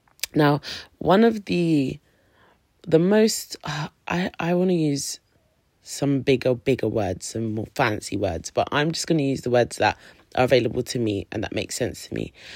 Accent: London, United Kingdom; I'm from South London, and I'm black.

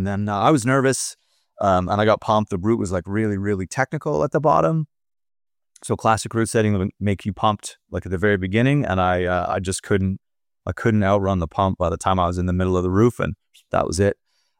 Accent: Ontario, Canada; I grew up in Ontario in Canada

